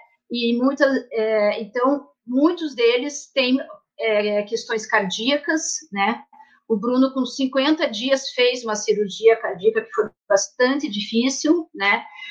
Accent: Curitiba, Paraná, Brazil; ele foi diagnosticado isso com 2 anos de idade aqui em Curitiba, né, sou de Curitiba.

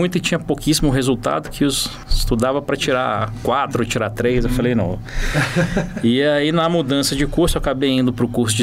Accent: Brasília, Federal District, Brazil; Eu sou de Brasília, sou servidor público lá, auditor da CGU. Tenho 43 anos

